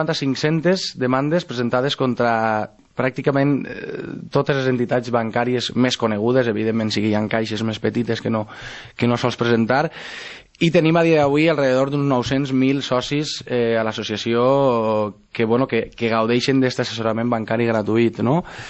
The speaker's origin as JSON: {"language": "Catalan", "town": "Banyeres", "region": "Valencian Community", "country": "Spain", "said": "jo sóc de Banyeres, vaig voler moure l'associació i vaig voler portar-la al Coll, perquè pensava que era una ciutat que, bueno, a part de que està molt prop del meu poble, no?"}